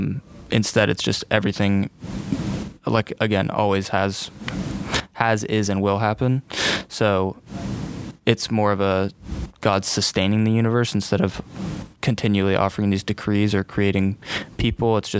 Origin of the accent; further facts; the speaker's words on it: San Francisco, California, United States; I'm a junior here at AUP. I'm from San Francisco.